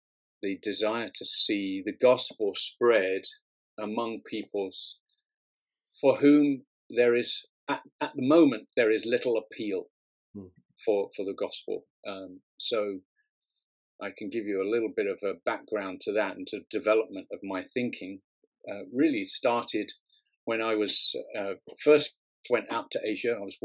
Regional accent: Brighton, South East England, United Kingdom; also born or lived in Aberystwyth; now in Bridgend, United Kingdom; I grew up in Brighton and I just grew up there. Pretty much my whole growing up there, and then studied in Aberystwyth in Wales for a year, for 3 years, and then went off to Asia when I was 23.

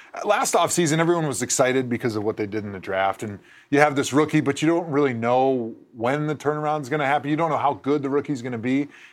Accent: Wisconsin, United States; I was a Packer fan growing up in Wisconsin

